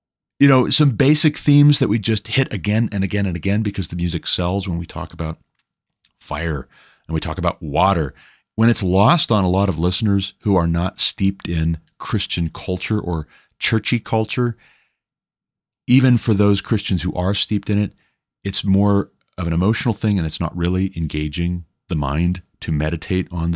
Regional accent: Montana, United States; the, I think, biggest paper in Montana, my home state.

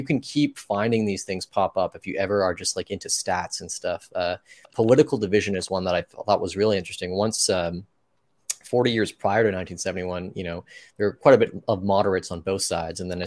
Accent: Canada; I watch American politics as a Canadian.

